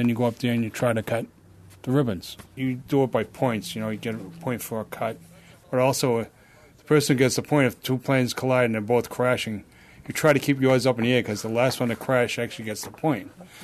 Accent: Methuen, Massachusetts, United States; I'm from Methuen, Mass.

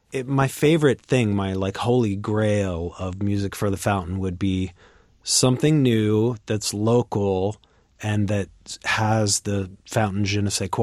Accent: Washington, United States; I grew up on Capitol Hill. Yeah, but I'm living in Columbia City now.

